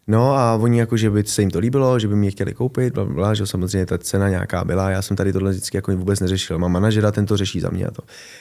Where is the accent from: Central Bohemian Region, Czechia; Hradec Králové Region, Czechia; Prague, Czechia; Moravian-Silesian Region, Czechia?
Prague, Czechia; bydlel jsem v Praze, jsem Pražák